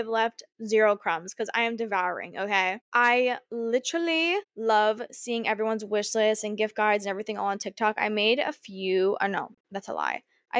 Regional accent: Arizona, United States; I never had to deal with time change growing up in Arizona. And then now here, it's like something fucking new to me.

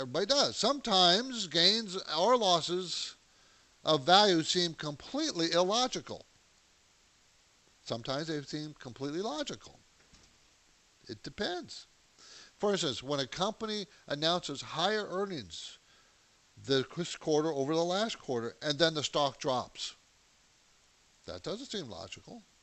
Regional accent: West Coast, United States; I grew up here in the West Coast, but I got out of college. First job was in New York City. What a cultural shock for me.

